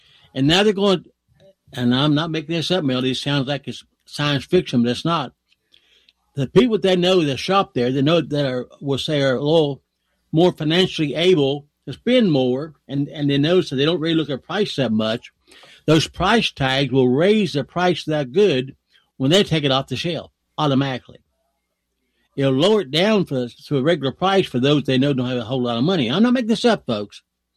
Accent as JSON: {"language": "English", "town": "Nettie", "region": "West Virginia", "country": "United States", "tie": "born or raised there", "said": "Gas in Weston is 84 cents a gallon cheaper than in my hometown here in Nettie."}